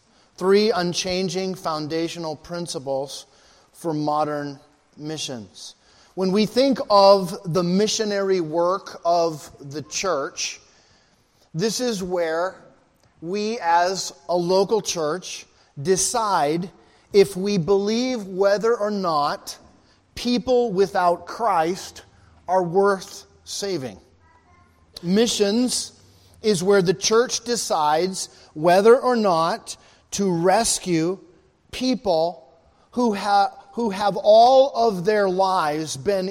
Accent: Rockland, Maine, United States; born there; I was born in Maine, in the city of Rockland, and so all my family are Mainers, and so we have our roots firmly here in New England.

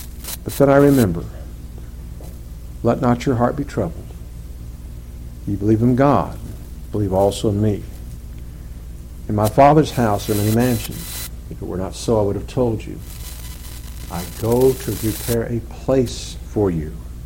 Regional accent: Cochise, Arizona, United States; there was a family I grew up with in Cochise, 7 boys, biggest bunch of rednecks you ever met in your life.

